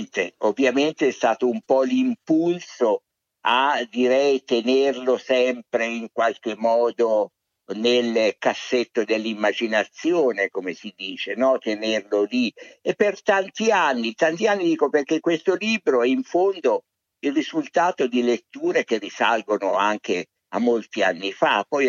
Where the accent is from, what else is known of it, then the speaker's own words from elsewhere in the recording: Sansepolcro, Tuscany, Italy; born there; Io sono nato a Sansepolcro, nella terra di Piero della Francesca, nel paese di Piero della Francesca innanzitutto